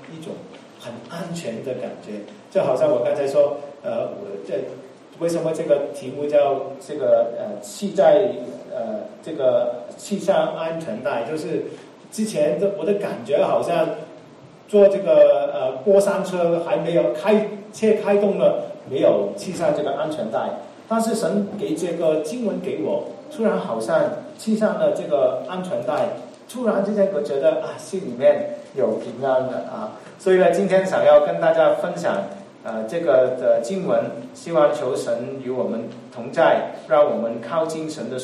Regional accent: Hong Kong; moved away as an adult; 在我来自香港的这个地方过去半年也面对很大的巨大的一个变化看到自己这家园变成这样那么多的事情困难心里面总是虽然住在外国

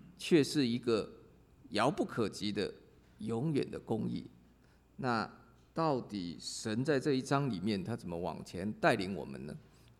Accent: China; 还有一个是意思是我们中国人所讲的国泰民安的意思

